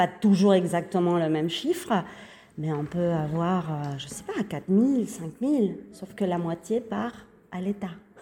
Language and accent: French; Uruguay; French is a second language; now in France; Alors je ne suis pas française, donc peut-être que vous allez entendre une prononciation qui n'est pas d'ici. Je viens de l'Amérique du Sud. Je viens de l'Uruguay